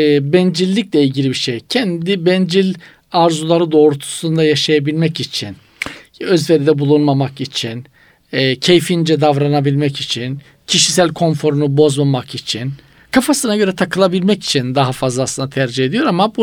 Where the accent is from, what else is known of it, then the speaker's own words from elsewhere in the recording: Black Sea Region, Turkey; Bizim Karadeniz eskiden çok yaygındı hocam.